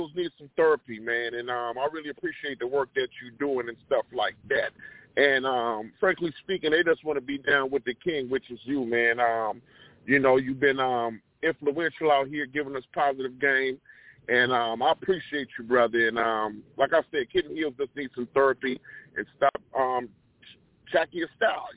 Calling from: Maryland, United States; I'm calling from Maryland.

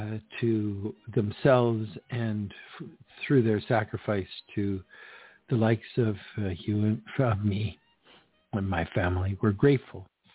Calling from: Canada; I'm broadcasting this from Canada, and I'd like to pay homage to somebody significant to my country, to my nation

